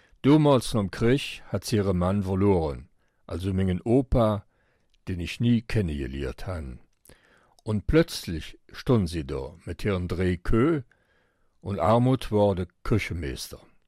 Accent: Rocherath, Wallonia, Belgium; also born or lived in Elsenborn; Ich bin, also effektiv, geboren sind in Elseborn. Aber ich habe mein ganzes Jugend und bis zum 40. Lebensjahr in Rohrert verbracht.

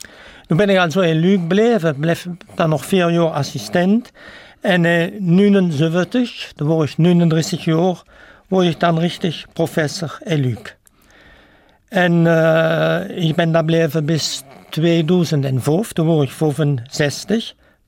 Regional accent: Eupen, Wallonia, Belgium; born there; ich bin 1940 in Eupen geboren. Doch 21. März, also nächste Woche, habe ich Geburtstag, werde ich 71.

